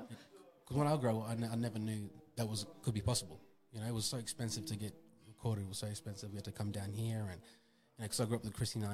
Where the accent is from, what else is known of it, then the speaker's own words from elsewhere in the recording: Queensland, Australia; Growing up in Torres Strait was the best, like the culture, traditions.